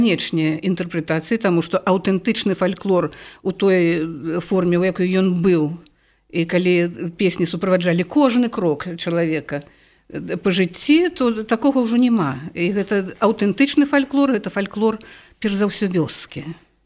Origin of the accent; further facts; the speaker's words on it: Minsk, Belarus; А я ўвогуле жыхар горада, я мінчанка карэнная. Так што мама мая ведала, яна была з Магілёўшчыны